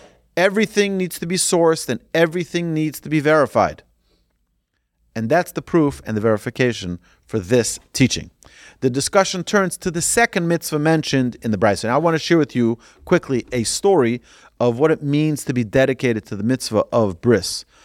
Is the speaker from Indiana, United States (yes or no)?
yes; Muncie, Indiana, United States; where we grew up in Muncie